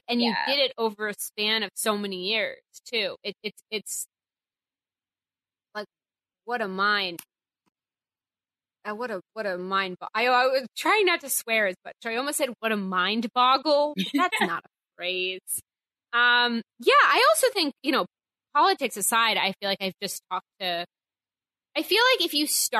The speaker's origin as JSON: {"language": "English", "town": "Boston", "region": "Massachusetts", "country": "United States", "also_born_or_lived": "Chicago", "said": "Like I'm from Boston, and then I went to school in Chicago, and I don't think I had Republican friends till Survivor."}